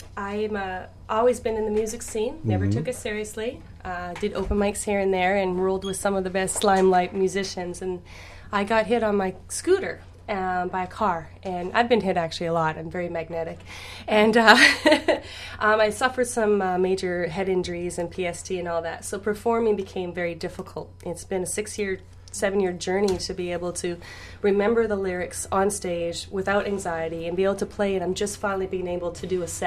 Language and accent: English; Vancouver, British Columbia, Canada; also born or lived in Red Deer, Canada; I am from Vancouver. Yeah. I spent 13 years in Red Deer one night. We had a music store out there, but but I'm back here and I love it.